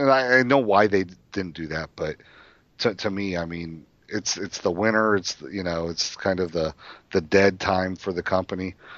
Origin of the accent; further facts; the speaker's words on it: Southern US, United States; I'm from the South. We don't speak well.